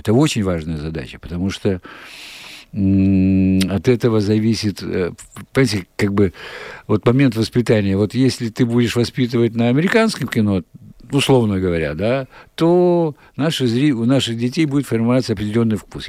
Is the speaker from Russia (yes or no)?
no; Belarus; какое кино мы, белорусы, можем делать и мы, белорусы, какого кино достойны.